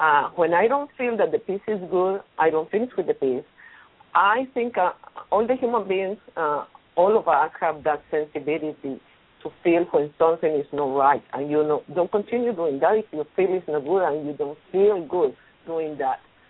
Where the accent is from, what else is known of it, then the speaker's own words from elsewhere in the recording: Medellin, Antioquia, Colombia; English is a second language; Last year, I was in my country. I am from Medellin